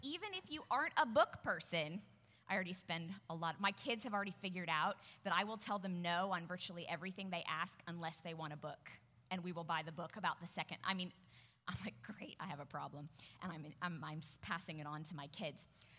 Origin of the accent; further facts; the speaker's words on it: Cedarville, Ohio, United States; And I grew up in Cedarville where the university was.